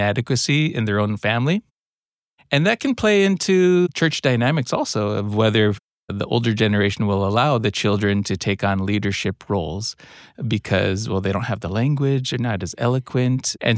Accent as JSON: {"language": "English", "country": "United States", "tie": "born there", "said": "My dad's Cuban. I was born in the United States."}